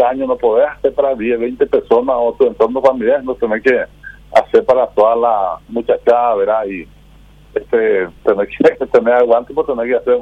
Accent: Paraguay; nosotros, como paraguayos, como patriotas

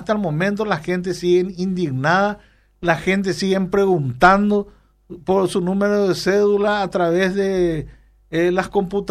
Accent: Sapucaí, Paraguarí, Paraguay; Sí, es mi pueblo.

